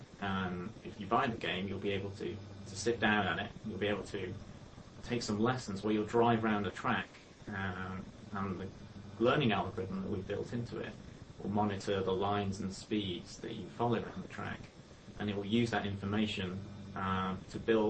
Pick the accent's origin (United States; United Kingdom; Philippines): United Kingdom; England; of course I meant real football because I'm English.